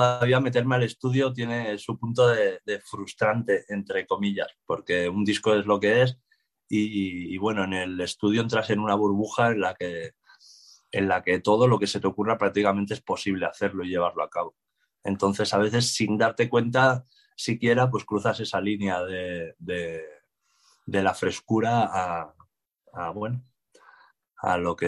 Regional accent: Catalonia, Spain; Mi pueblo también, de la costa catalana

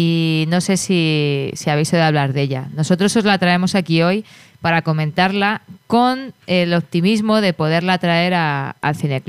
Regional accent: Spain; yo soy español y puedo hacer una película cuasi americana

